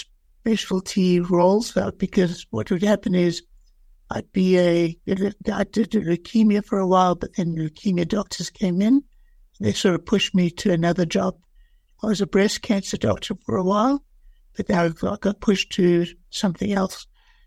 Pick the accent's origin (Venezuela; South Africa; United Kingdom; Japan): South Africa; moved away as an adult; now in Albuquerque, United States; I'm originally from South Africa. I did my medical school in South Africa. I came to the United States in 1986 and went to my residency and my fellowship in the United States. And eventually in 1997, I landed up in Albuquerque, New Mexico.